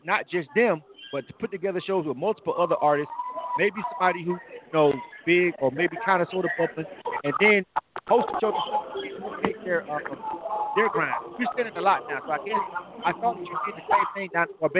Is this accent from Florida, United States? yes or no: yes; Florida, United States; now in Atlanta, United States; Listen, bro. I live in Atlanta. I'm from Florida. I'm a Miami Heat fan.